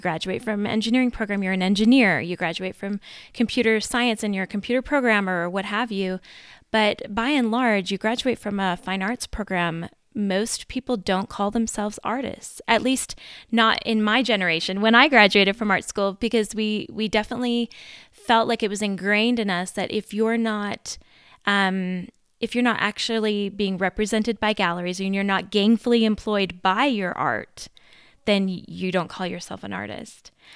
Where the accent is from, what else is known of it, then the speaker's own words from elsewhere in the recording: New Brunswick, Canada; moved away as an adult; now in Utah, United States; But I'm originally from Canada, from New Brunswick, Canada, just a little bit northeast of Maine. And I moved to Utah in 1999 after I got married.